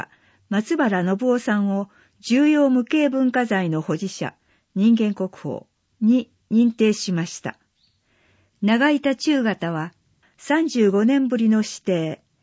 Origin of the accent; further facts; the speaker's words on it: Tokyo, Japan; born there; moved away as an adult; now in Kimitsu, Japan; 東京で生まれ、19歳で君津市に移住して39年。